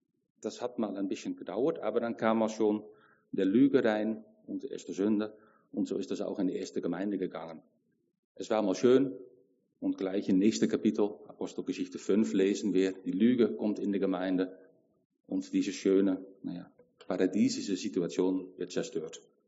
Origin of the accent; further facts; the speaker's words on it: Netherlands; German is a second language; now in Germany; das habe ich erst hier in Deutschland gelernt, weil ich komme aus Holland